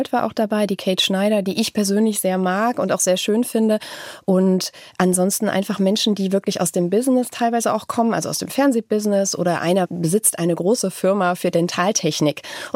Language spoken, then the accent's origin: German; Bavaria, Germany; weil ich eben, meine ich, aus Bayern komme.